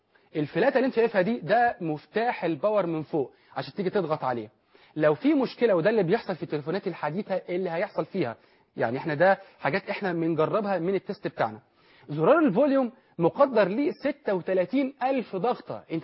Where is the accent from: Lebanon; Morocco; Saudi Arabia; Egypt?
Egypt; accent: Egyptian colloquial Arabic; أنا بتكلم باللهجة المصرية العامية،